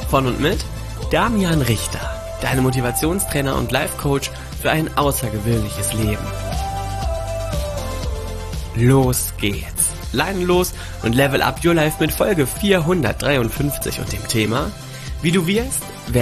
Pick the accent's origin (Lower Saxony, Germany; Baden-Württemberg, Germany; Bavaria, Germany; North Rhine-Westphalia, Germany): Lower Saxony, Germany; Melle; now in Gifhorn, Germany; Das liegt ganz in der Nähe von meiner Heimat Melle. Da bin ich groß geworden und erst später nach Gifhorn zu Damian gezogen.